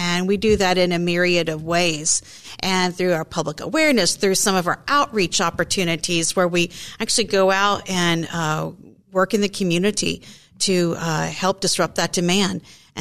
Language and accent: English; Ashburn, United States; Me, I grew up in Ashburn, went with cornfields and dirt roads, and to know that my community, the region I grew up in, is facing and struggling with this on a daily basis was horrifying.